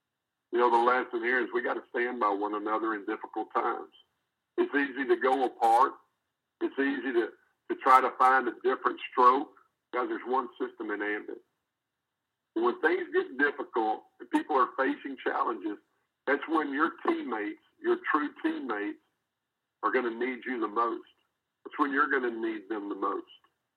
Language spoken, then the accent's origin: English; Tyler, Texas, United States; It doesn't matter that you're from Chicago and I'm from Tyler and I may not know you.